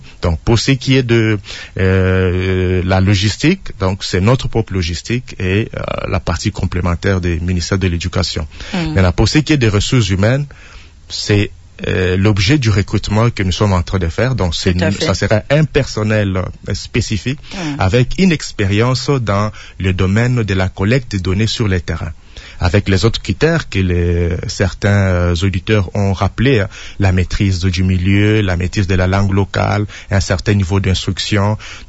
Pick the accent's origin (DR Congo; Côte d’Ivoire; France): DR Congo; Je sais que en tant que Congolais